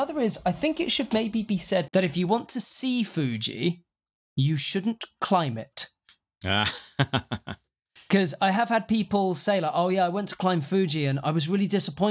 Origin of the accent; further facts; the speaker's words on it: United Kingdom; And I have to say, as a British person, this is a dumb thing.